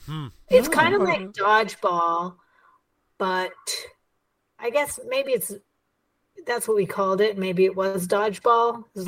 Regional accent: Panama; You know, I grew up in Panama.

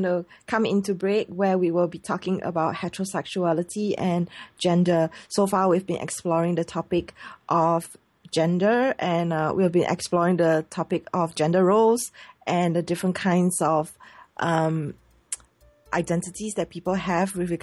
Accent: Singapore; I'm Singaporean Chinese, so being Asian

